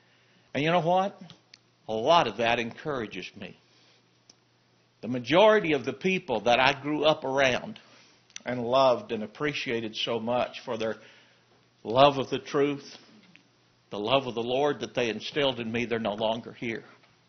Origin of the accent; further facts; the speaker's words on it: Pampa, Texas, United States; I grew up in Pampa, Texas, and my mom and dad were going to a sound congregation there.